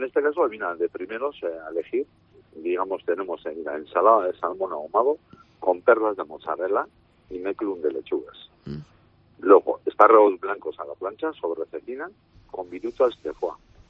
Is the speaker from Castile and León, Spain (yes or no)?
yes; Burgos, Castile and León, Spain; yo vengo de Burgos también